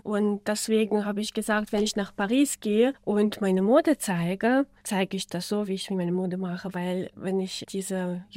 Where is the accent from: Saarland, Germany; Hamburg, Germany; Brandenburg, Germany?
Saarland, Germany; im Saarland entsteht immer das Große. Ne? Und das ist auch meine Heimat. Ich kenne hier viele Leute. Mein Kind ist hier aufgewachsen.